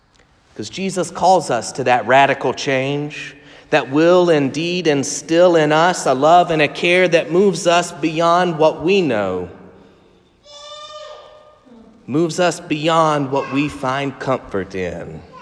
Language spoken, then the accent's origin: English; South Carolina, United States; that ridiculous question that I heard so much growing up in South Carolina, and that is, are you saved?